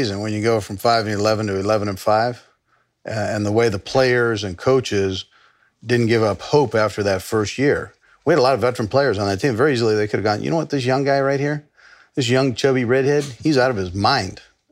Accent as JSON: {"language": "English", "town": "Los Angeles", "region": "California", "country": "United States", "tie": "born or raised there", "said": "And that was a great upbringing where I grew up in Los Angeles."}